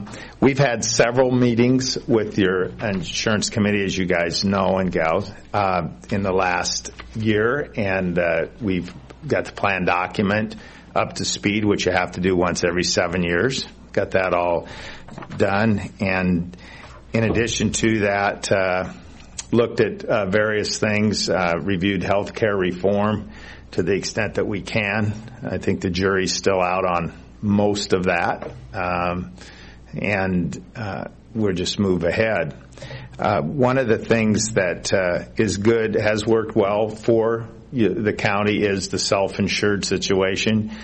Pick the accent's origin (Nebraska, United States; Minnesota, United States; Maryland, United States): Nebraska, United States; Lincoln; And I'm from Lincoln